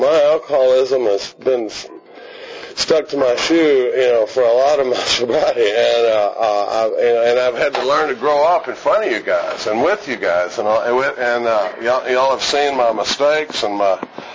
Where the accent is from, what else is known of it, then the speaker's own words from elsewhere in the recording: Austin, Texas, United States; he was from St. Paul, Minnesota, and I was from Austin